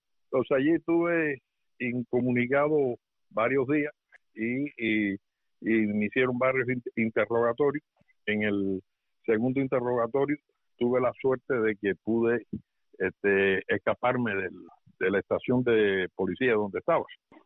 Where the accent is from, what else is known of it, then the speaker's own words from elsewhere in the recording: Cuba; moved away; el cual estuve participando hasta que salí de Cuba